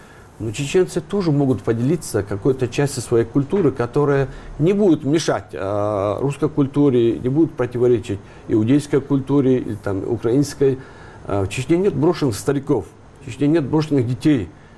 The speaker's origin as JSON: {"language": "Russian", "region": "Chechnya", "country": "Russia", "lives_now": "Moscow, Russia", "said": "Но ведь мы, чеченцы, живущие здесь, тоже страдали, как и москвичи, от этого."}